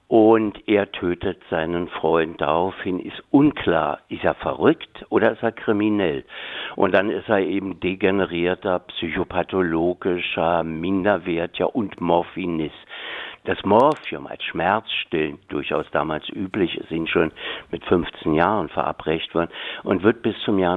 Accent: Germany

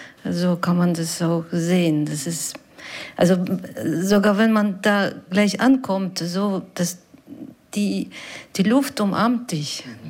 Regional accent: Zaporizhzhia, Zaporizhzhia Oblast, Ukraine; also ich komme eigentlich aus Zaporizhzhia, ich bin dort geboren worden und ich bin dort aufgewachsen

